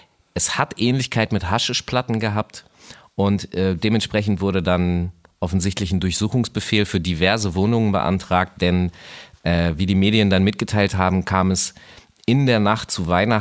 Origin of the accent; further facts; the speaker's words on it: Northern Germany, Germany; und ich komme aus Norddeutschland